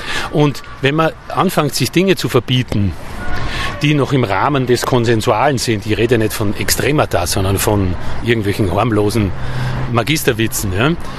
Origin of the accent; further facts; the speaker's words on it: Austria; now in Berlin, Germany; Nein, also ich lebe ja seit fast 30 Jahren in Deutschland. Ja? Und als Österreicher, vor allem in Berlin, wo ich bin